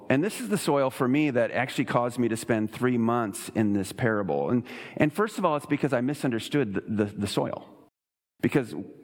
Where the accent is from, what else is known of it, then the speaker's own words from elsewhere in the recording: Texas, United States; I came from Texas, and Texas, you know, East Texas, we've got this clay as soil that is just horrible.